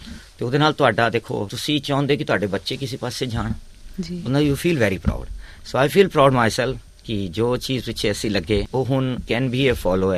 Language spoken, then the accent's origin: Punjabi; Punjab, India; ਮਗਰ ਅਸੀਂ ਆਪ ਸਾਰੇ ਪੰਜਾਬ ਤੋਂ ਹਾਂ